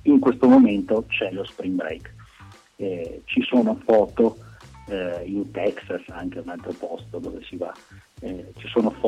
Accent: Verona, Veneto, Italy; now in United States; mia moglie è americana, però i miei genitori sono in Italia, mio fratello sono in Italia, io sono di Verona, ho tutti i miei amici in Italia, mia mamma è di Brescia

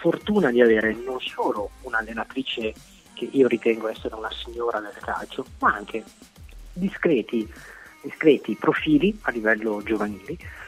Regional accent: Piacenza, Emilia-Romagna, Italy; io sono di Piacenza, lei mi abita a pochi chilometri

